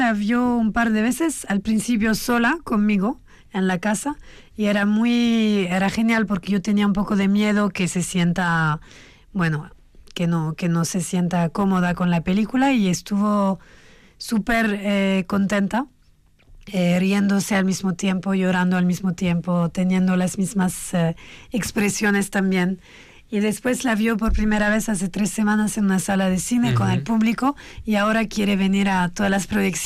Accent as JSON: {"language": "Spanish", "country": "France", "tie": "born or raised there", "said": "nosotros crecimos en Francia, fuimos a la escuela, aprendimos la historia de Francia"}